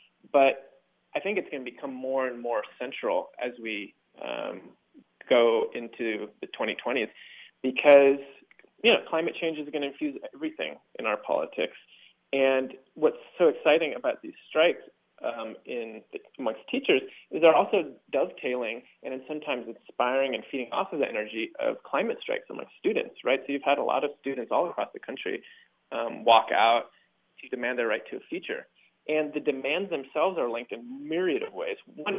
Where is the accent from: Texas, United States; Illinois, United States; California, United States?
California, United States; San Francisco; as a public school student just growing up in San Francisco, I just remember how gross the food was.